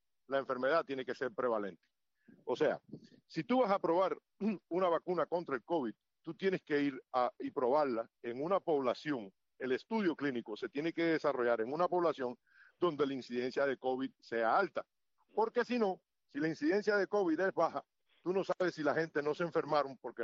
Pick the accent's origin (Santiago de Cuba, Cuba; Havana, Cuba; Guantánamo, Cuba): Santiago de Cuba, Cuba; also born or lived in Antilla; Bueno, yo nací en Antilla, pero me crié en Santiago de Cuba.